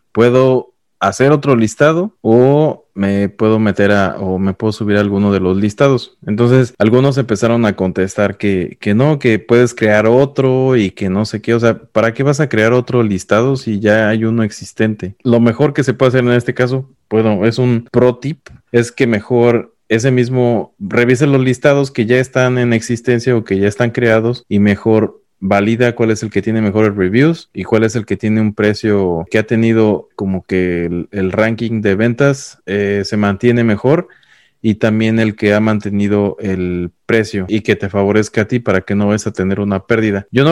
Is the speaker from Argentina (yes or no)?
no; Mexico; estamos acostumbrados a lo mejor luego como mexicanos a buscarle